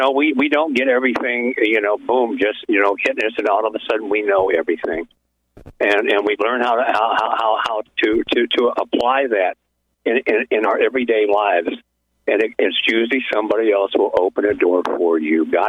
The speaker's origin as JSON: {"language": "English", "region": "Arizona", "country": "United States", "said": "I'm from Arizona."}